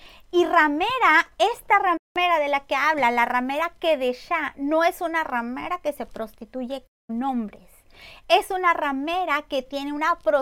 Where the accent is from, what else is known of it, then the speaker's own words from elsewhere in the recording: Mexico; porque yo sé que soy mexicana y escuchar el sonido del mariachi, escuchar por ahí una canción que hable de mi bello México, es muy bonito.